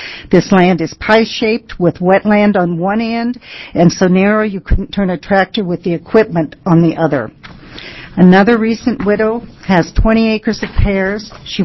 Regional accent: Parkdale, Oregon, United States; from Parkdale, Oregon, and I represent the silent citizens of Oregon.

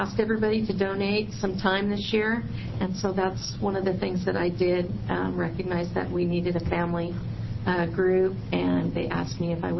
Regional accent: Oregon, United States; I'm the former mayor of Myrtle Point, and I'm from Coos County.

